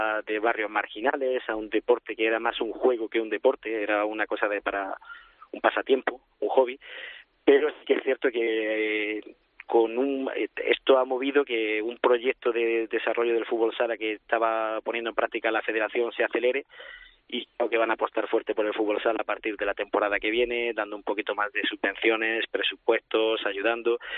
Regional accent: Spain; Hombre, yo soy español

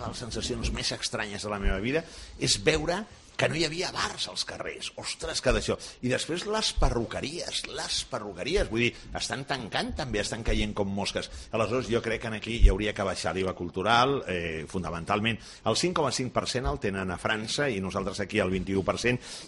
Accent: Catalonia, Spain; jo sóc català, per tant vol dir que veig les coses doncs, amb una certa seny

